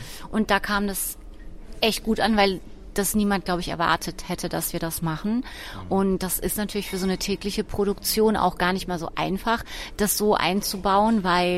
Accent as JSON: {"language": "German", "town": "Baden-Baden", "region": "Baden-Württemberg", "country": "Germany", "said": "weil wir kommen beide aus Baden-Baden."}